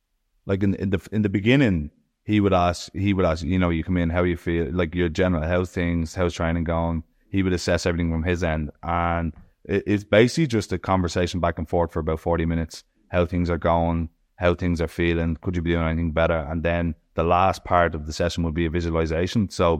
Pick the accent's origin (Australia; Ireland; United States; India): Ireland; Me being Irish